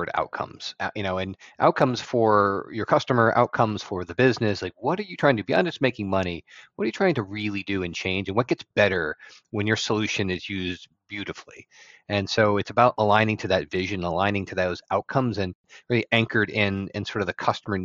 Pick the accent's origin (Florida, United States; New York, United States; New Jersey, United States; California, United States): New Jersey, United States; now in Oregon, United States; Grew up on the East Coast in New Jersey.